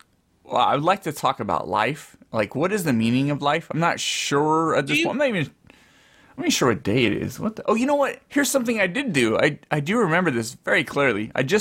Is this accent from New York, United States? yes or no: no; California, United States; now in Fresno, United States; Like when I grew up in the Bay Area, I grew up around Great America. We were able to go within 2 miles.